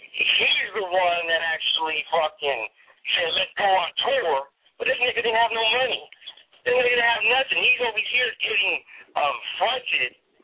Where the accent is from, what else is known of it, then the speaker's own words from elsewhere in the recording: West Coast, United States; People, I guess they talk to me because I'm from the West Coast and blah, blah, blah, blah.